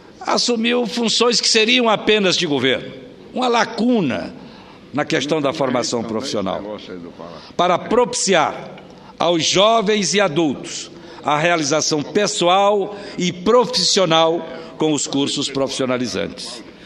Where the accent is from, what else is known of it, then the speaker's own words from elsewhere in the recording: Nova Iorque, Maranhão, Brazil; also born or lived in Uruçuí; Eu, de registro, sou da cidade de Nova York, no Maranhão. De coração, eu sou de Uruçuí, no Piauí